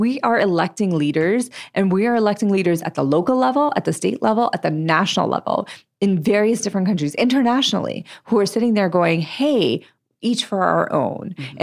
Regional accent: Maharashtra, India; first language Marathi; English is a second language; Mumbai is, you know, what you call it in Marathi, and that was my first language.

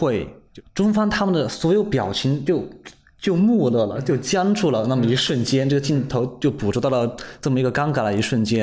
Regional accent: China; 因为我们知道身为中国人，我们在中国的这些外资企业他们遇到的困境我们大概知道

